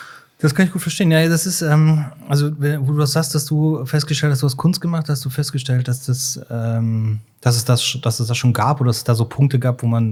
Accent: Cologne, North Rhine-Westphalia, Germany; ich komme ja aus Köln

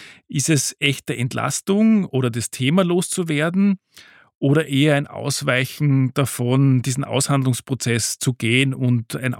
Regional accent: Austria; Also du kannst es hören wahrscheinlich. Ich bin Österreicher, mein Sohn geht in Österreich in die Schule.

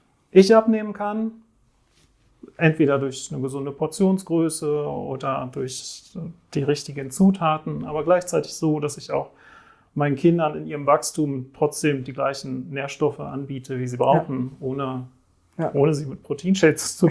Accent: Switzerland; ich komme aus der Schweiz

